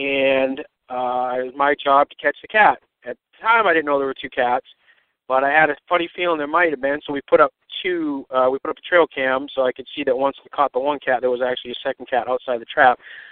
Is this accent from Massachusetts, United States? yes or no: yes; Boston, Massachusetts, United States; Now, I'm coming from Boston. We don't really see cats around.